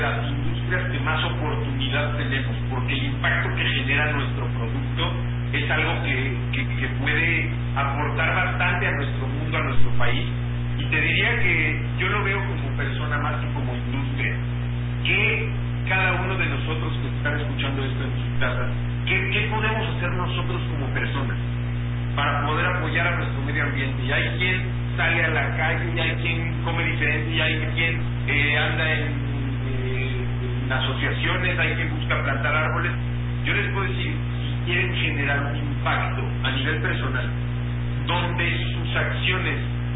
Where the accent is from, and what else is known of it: Mexico